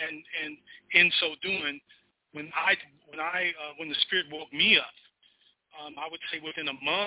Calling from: New Zealand; I'm calling from New Zealand.

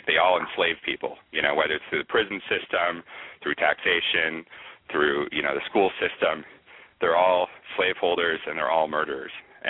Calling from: Denver, Colorado, United States; Denver, Colorado.

